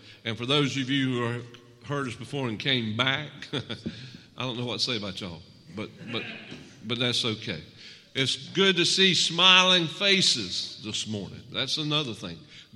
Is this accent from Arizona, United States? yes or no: no; Lumberton, North Carolina, United States; I'm from Lumberton, North Carolina.